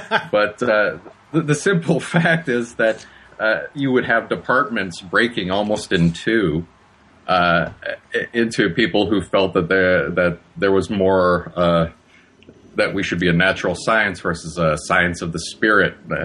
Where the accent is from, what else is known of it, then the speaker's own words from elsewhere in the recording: Chicago, Illinois, United States; Well, I usually tell people that I was raised in Chicago, and if you know Chicago politics, the dead can vote there